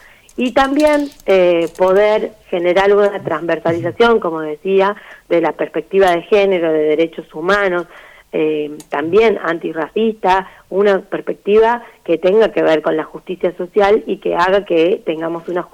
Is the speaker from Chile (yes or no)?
no; Tucumán, Argentina; Yo soy tucumana